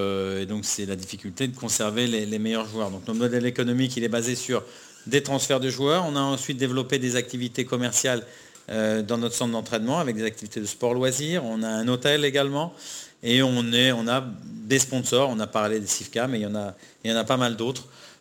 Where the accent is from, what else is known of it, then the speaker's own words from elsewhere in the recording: France; moi je suis français, ma femme, mes enfants sont ivoiriens